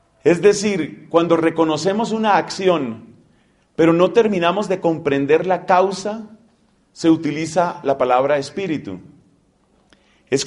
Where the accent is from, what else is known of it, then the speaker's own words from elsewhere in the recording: Colombia; En mi país, en Colombia, se utiliza una expresión